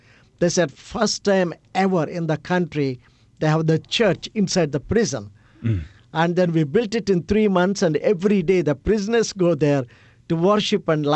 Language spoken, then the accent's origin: English; India; English is a second language; One of the poorest countries that I have seen as an Indian.